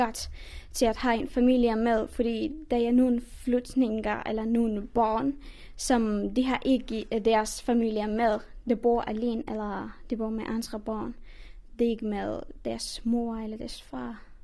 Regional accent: Afghanistan; now in Denmark; Jeg er 16 år, og jeg kommer fra Afghanistan.

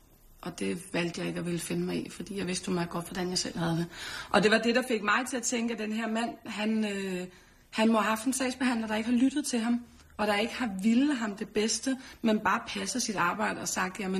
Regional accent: Brøndby, Capital Region of Denmark, Denmark; jeg er også født og opvokset i Brøndby, men har været flyttet herfra og så kommet tilbage.

